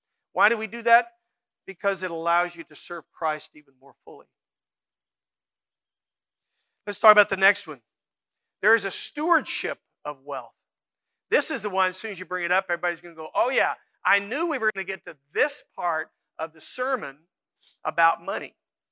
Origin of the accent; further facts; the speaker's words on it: United States; I'm an American too.